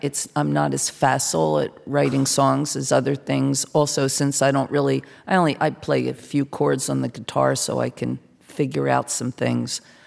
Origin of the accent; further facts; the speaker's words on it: New Jersey, United States; and I'm from South Jersey, and it's like, I just didn't want, you know, a sort of a middle New Jersey.